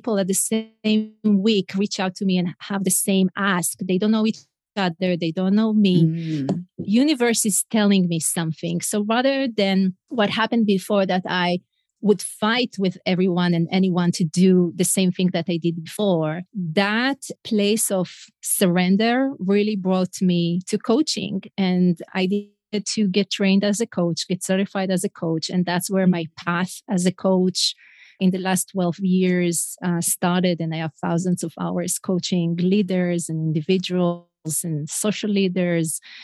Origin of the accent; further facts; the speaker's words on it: Israel; first language Hebrew; English is a second language; now in United States; And I blogged about being an Israeli mom in the US, nothing fancy. I blogged in Hebrew, my first language, not in English